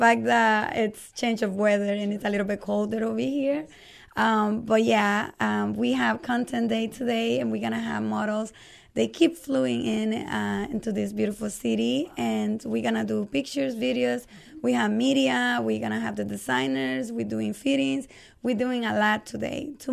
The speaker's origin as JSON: {"language": "English", "country": "Honduras", "said": "And I'm from Honduras."}